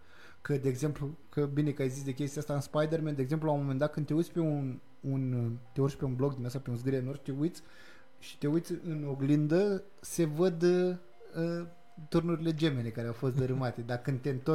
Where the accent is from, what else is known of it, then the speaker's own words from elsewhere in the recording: Romania; noi nu suntem făcuți ca români, nu, asta e adevărul, nu suntem obișnuiți, da, să lucrăm în echipă.